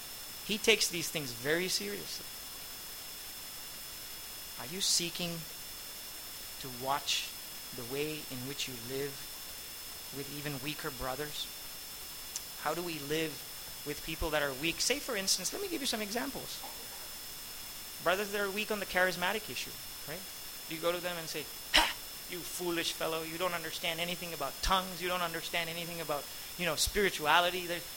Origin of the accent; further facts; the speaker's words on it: Pune, Maharashtra, India; And they began to accuse me, you know, because I'm from Pune.